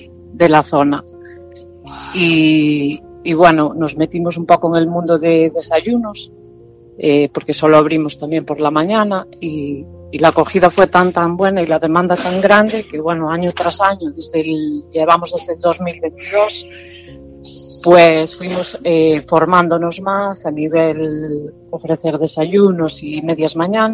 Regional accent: Padrón, Galicia, Spain; Somos las dos de Padrón y bien, contentas.

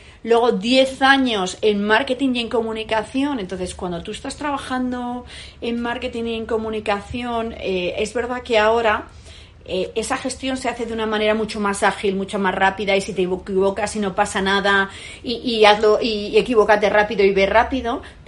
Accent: Denia, Valencian Community, Spain; moved away as an adult; now in Madrid, Spain; Yo nací en Denia, en Alicante, y cuando tenía 18 años, con un afán de curiosidad y un poco explorador, digamos, salí de Denia, me vine a Madrid a estudiar publicidad

